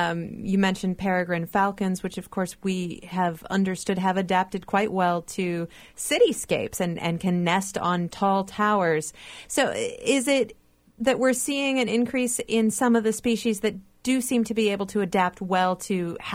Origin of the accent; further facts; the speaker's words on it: Iowa, United States; when I was a kid growing up in Iowa, I remember distinctly the first time I ever saw a bald eagle